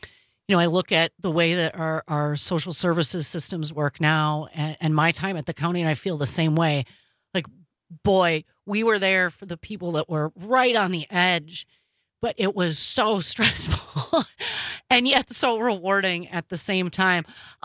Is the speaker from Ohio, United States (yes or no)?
no; Milwaukee, Wisconsin, United States; care for the city and county of Milwaukee. It's a special place. It's my hometown